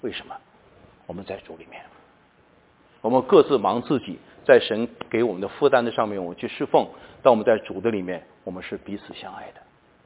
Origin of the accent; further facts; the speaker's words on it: China; 我经常说我们中国人呢不太行